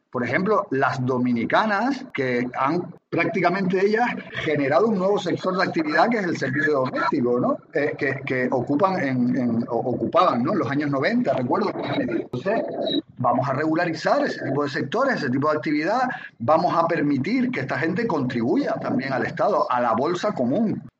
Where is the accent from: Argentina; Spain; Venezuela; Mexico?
Spain; ascenso político de determinadas opciones partidistas en España, en mi país